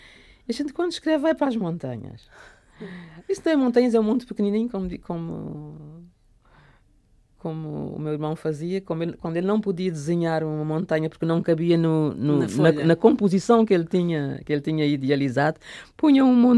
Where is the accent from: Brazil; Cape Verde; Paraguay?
Cape Verde; born there; Eu disse: ah, interessante, eu também.